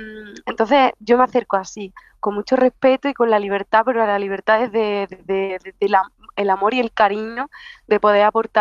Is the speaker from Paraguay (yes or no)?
no; Jaén, Andalusia, Spain; Pues sobre todo empecé por mi tierra, por Jaén